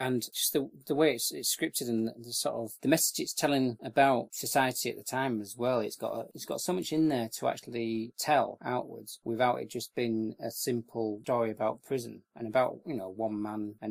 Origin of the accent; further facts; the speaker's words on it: United Kingdom; which are things that, as a Brit, you tend to have to live